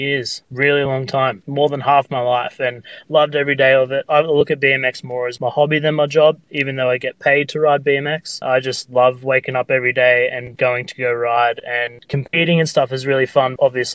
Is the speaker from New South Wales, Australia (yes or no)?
yes; Sydney, New South Wales, Australia; now in Gold Coast, Australia; I'm from Sydney, Australia, now living in the Gold Coast.